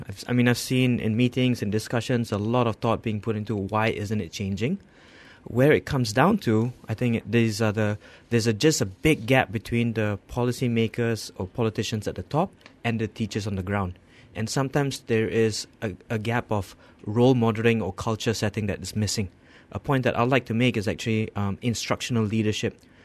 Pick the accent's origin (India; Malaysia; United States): Malaysia; but celebrating more importantly that we're Malaysian.